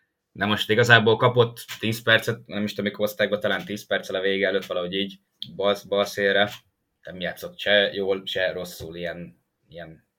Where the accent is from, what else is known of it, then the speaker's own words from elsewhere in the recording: Hungary; aztán, hogy megtudták, hogy magyarok vagyunk